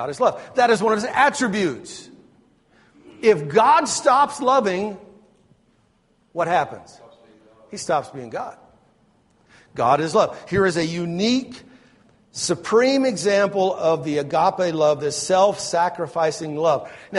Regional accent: Twin Falls, Idaho, United States; I was raised in Twin Falls, Idaho. Not Ohio. That's where my parents have moved to, but I was raised in Idaho, which is out west.

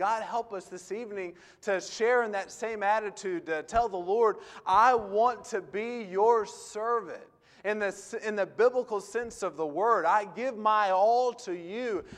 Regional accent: Atlanta, Georgia, United States; And I grew up in the Atlanta area. In our hometown, there were several churches preaching the gospel

